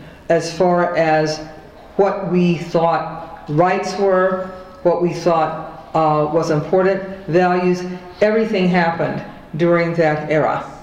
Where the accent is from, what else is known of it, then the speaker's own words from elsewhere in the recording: Cleveland, Ohio, United States; also born or lived in Chicago; I was involved in the civil rights movement in the early 1960s as a teenager, growing up in Cleveland, Ohio.